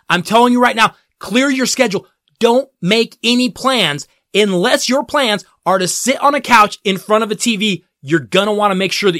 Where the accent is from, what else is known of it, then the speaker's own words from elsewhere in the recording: Denver, Colorado, United States; it's going to feature my hometown Denver Nuggets